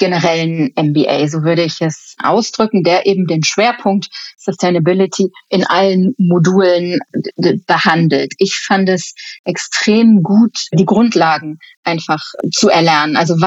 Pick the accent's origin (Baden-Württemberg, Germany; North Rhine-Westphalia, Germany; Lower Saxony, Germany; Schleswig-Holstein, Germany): North Rhine-Westphalia, Germany; Aachen; born there; geboren in Aachen.